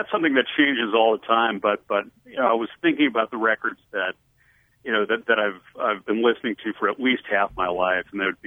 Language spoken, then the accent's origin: English; Chicago, Illinois, United States; I grew up in Chicago, at least my high school years, and I don't think I'd seen Chicago as excited about the Cubs since like 1984.